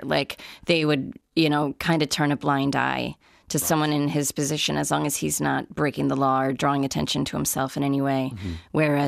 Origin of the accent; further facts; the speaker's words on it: United States; I'm very familiar and comfortable with the culture, but ultimately I am American.